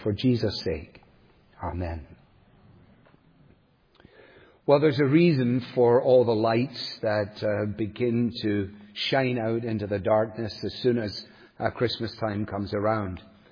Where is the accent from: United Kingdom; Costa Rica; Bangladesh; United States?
United Kingdom; Scotland; which pained me as a Scot, but I put it in anyway.